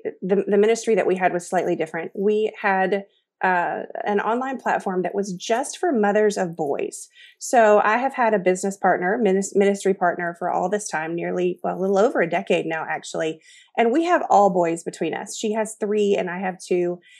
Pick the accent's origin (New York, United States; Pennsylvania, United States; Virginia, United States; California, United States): Virginia, United States; So my husband and I were raised in the New River Valley.